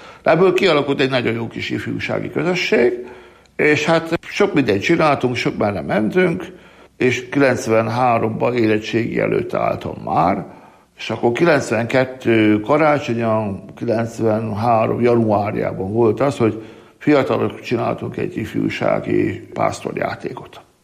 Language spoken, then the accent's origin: Hungarian; Borsod-Abaúj-Zemplén, Hungary; Miskolcvárló Halsányból származom, egy 3000 lelkes településről, vegyes hallású település, mert kétharmada katolikus, egyharmada református, akkor nem volt óvoda. Tehát én nagyszülőknél nőttem fel tulajdonképpen.